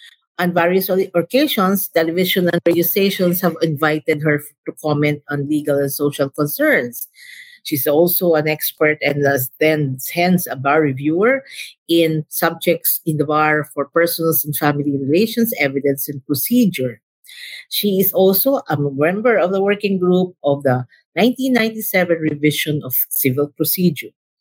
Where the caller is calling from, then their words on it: Manila, Metro Manila, Philippines; I am joining you from Manila.